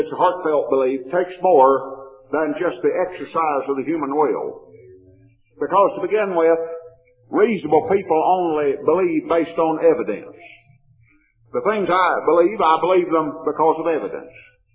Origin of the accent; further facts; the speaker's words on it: the South, United States; I said, well, since I'm a Southerner, I have an inborn love for a lost cause.